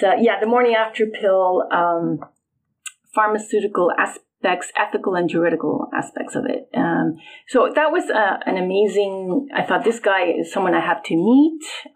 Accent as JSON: {"language": "English", "town": "Madrid", "region": "Community of Madrid", "country": "Spain", "tie": "born there", "second_language": "English", "said": "of all places in Spain, which is my country of origin. I was born in Madrid."}